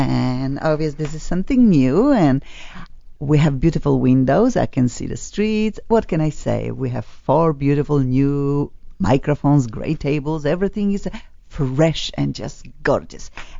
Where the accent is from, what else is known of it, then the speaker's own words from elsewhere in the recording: Poland; English is a second language; now in United States; I'm originally from Poland. And I'm in America more than 20-something years, and feel like America is my country, but my first country is, of course, Poland.